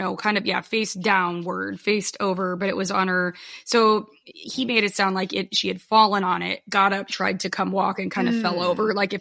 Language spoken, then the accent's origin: English; Nebraska, United States; I think that's gross because I can say that because we're from Nebraska.